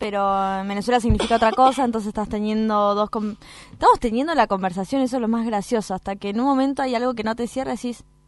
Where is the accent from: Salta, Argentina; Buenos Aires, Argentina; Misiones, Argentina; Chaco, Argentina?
Buenos Aires, Argentina; en nuestro caso que somos de Buenos Aires, de Capital